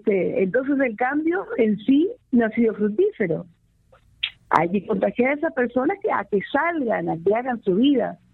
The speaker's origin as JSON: {"language": "Spanish", "region": "Cerro Largo", "country": "Uruguay", "said": "yo en realidad soy garachana, soy de Mero Cerro Largo."}